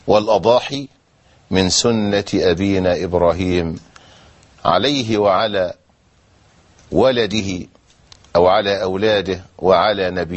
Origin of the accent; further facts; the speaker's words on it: Egypt; accent: Egyptian colloquial Arabic; ونحن أحيانا في لهجتنا العامية المصرية نقول ضحية ضحية